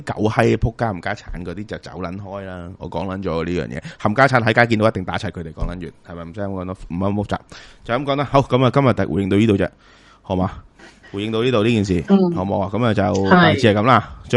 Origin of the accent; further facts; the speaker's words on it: Hong Kong; 香港人啊嘛，我哋都香港人，我哋都理解啦